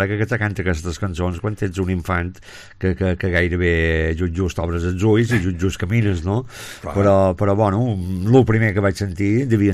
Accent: Ciutadella, Balearic Islands, Spain; born there; vaig néixer a Ciutadella, al carrer des de Gullador, número 34

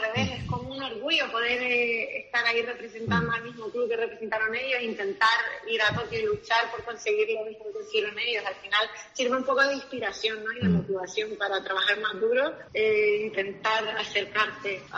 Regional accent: Canary Islands, Spain; yo me siento un canario, estoy muy orgullosa de ser de ahí, de hecho siempre presumo por donde quiera que vaya, siempre estoy presumiendo de mis orígenes

